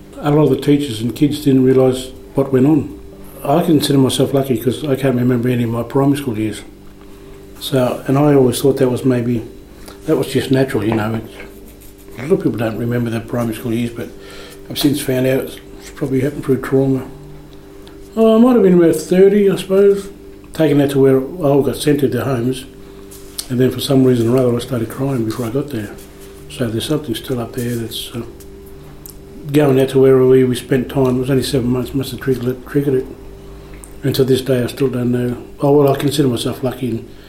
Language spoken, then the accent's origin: English; New South Wales, Australia; I'm from Canambal and a proud elder of the Wellwood people, North West New South Wales.